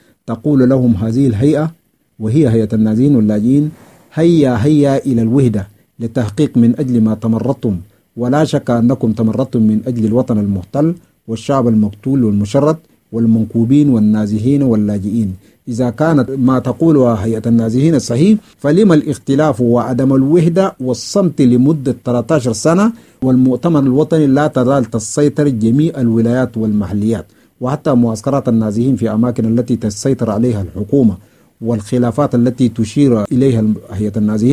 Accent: Sudan; بلادنا السودان الحبيب

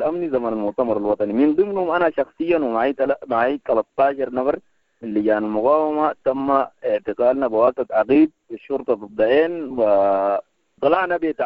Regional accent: Sudan; دستور يحكمنا كلنا كسودانيين بمختلف ألواننا وأشكالنا بمختلف دياناتنا بمختلف أعراقنا

